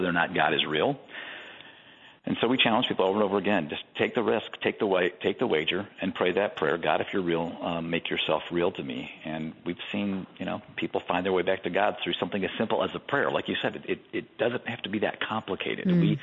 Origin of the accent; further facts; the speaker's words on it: Chicago, Illinois, United States; I grew up in Chicagoland. I live in the north side right now.